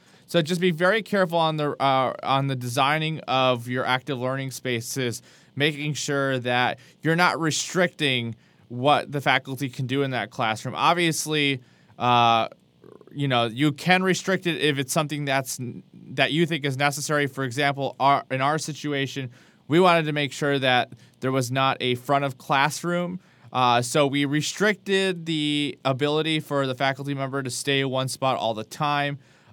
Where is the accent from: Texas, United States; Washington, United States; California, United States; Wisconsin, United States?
Wisconsin, United States; now in South Carolina, United States; I'm from Wisconsin, not from Colorado, or I'm not from the South, but I'm in South Carolina. Not that anything's wrong with that. It's just something that sometimes, coming from small town Wisconsin, my voice gets a little interesting